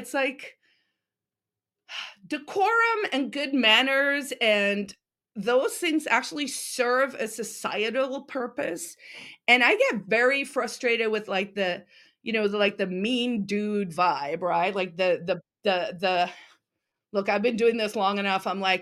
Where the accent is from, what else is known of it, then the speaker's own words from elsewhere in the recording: South Africa; now in United States; I'm an African American. I'm from South Africa originally, right? So I'm a South African American woman with two postgraduate degrees